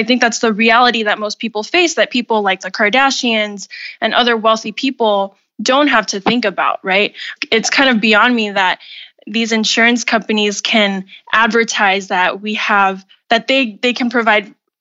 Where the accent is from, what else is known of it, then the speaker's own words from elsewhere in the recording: San Francisco, California, United States; now in Los Angeles, United States; I've grown up in California all of my life. And so I grew up in San Francisco, but now I live in Los Angeles.